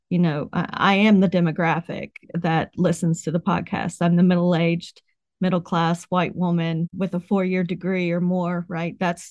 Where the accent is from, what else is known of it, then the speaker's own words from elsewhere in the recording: West Virginia, United States; I grew up in West Virginia and so the opioid epidemic, but not while I was growing up.